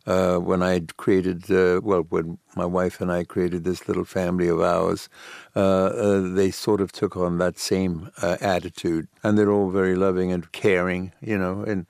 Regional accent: Leicester, East Midlands, United Kingdom; you know, David and Richard Attenborough come from my hometown in Leicester.

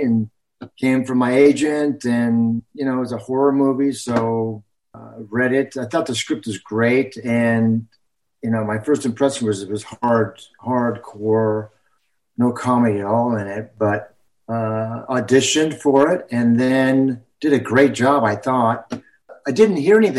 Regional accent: Los Angeles, California, United States; born there; I was born on Hollywood Boulevard.

